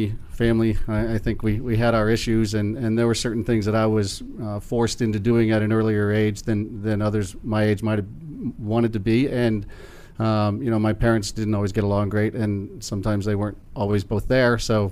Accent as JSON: {"language": "English", "town": "Scranton", "region": "Pennsylvania", "country": "United States", "tie": "born or raised there", "said": "The effect of Scranton wasn't much. Scranton is a small town, very big on sports."}